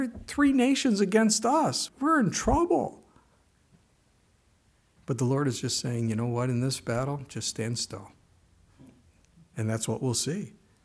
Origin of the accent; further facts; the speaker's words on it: Manitowoc, Wisconsin, United States; We're people from Manitowoc, Wisconsin. Does he even care about us? We're not Milwaukee, Green Bay, Appleton.